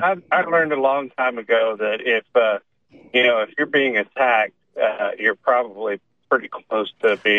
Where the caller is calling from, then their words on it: Oklahoma City, Oklahoma, United States; Well, I'm calling from Oklahoma City.